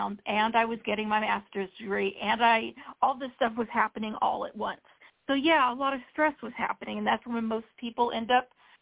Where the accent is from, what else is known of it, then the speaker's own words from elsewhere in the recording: Los Angeles, California, United States; I'm born and raised in Los Angeles.